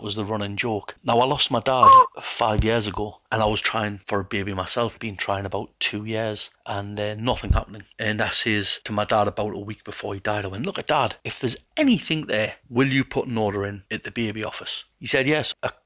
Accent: Newcastle, North East England, United Kingdom; I'm from Newcastle, England.

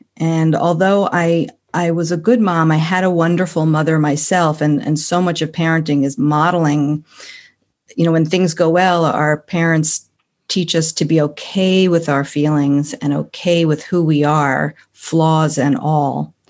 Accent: Manhattan, New York, United States; Well, I am from the USA and born and raised in Manhattan, New York, New York.

